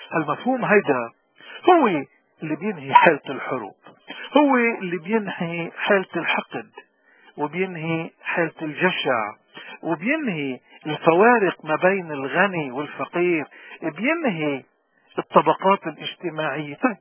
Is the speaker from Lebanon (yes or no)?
yes; Lebanon; من هون نحن كلبنانيين وين ما نوجدنا، ما إلنا وجود إذا ما كان وطننا الأساس وطن الأم موجود.